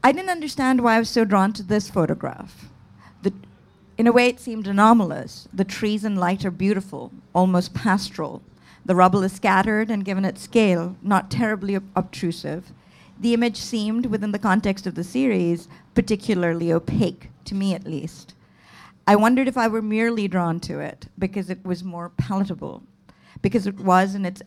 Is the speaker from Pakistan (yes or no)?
yes; Pakistan; that of a colonial growing up in Pakistan.